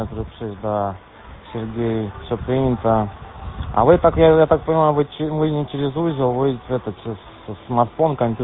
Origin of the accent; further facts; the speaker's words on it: Chernogolovka, Moscow Oblast, Russia; а так и с Московской области Шумоголовка прием.